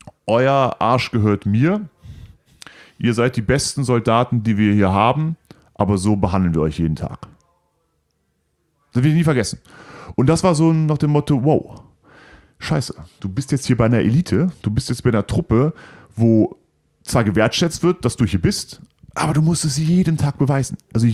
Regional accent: Cologne, North Rhine-Westphalia, Germany; als Kölner nach Bad Reichenhall zu gehen, 700 Kilometer

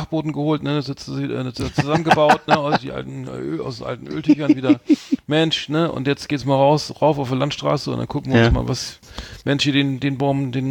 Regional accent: Bremen, Germany; Ich bin Bremer, das ist nicht Norden, aber es ist mehr Westen.

